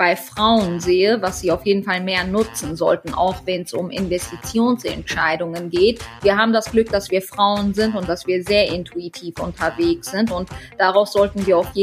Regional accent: Halle, North Rhine-Westphalia, Germany; born there; Geboren in Ostwestfalen-Lippe, um es genau zu sagen, in Halle-Westfalen. Das ist eine Region mit vielen Mittelständlern, eine wirtschaftlich sehr, sehr robuste Region.

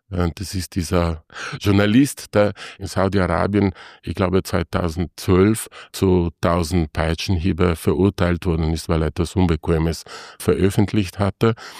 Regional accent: Trentino-Alto Adige, Italy; German is a second language; Ich komme aus dem Trentino noch dazu.

